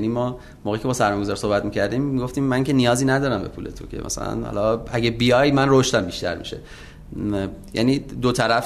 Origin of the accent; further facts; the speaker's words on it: Iran; born there; حالا ما تو ایران به دنیا اومدیم